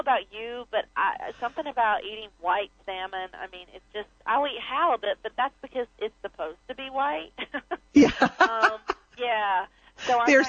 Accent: North Carolina, United States; I never ate them growing up in North Carolina for some reason, we didn't eat them, but it's my favorite.

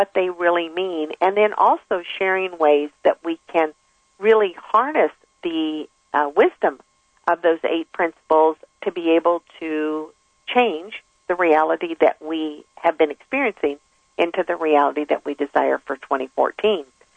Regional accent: California, United States; I'm from California, and, honey, if it gets anywhere around 32, we become pitifully whining.

